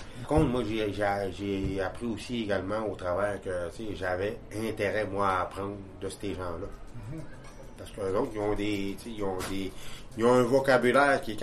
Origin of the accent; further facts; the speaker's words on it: Kitcisakik, Quebec, Canada; je viens de Kitchizagik.